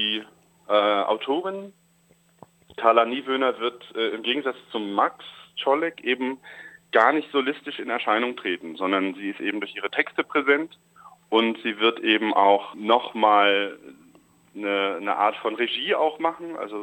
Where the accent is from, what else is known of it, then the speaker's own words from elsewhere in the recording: Cologne, North Rhine-Westphalia, Germany; dass ich dann als Kölner quasi irgendwie bestimmte Klischees einer rheinischen Frohnatur erfüllen darf